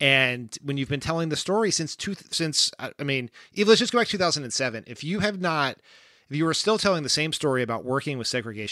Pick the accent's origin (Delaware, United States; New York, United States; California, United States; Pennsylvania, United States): Delaware, United States; It is I am from Delaware, as we've said on this pod many times. Joe Biden has been my senator or my vice president nearly my entire life.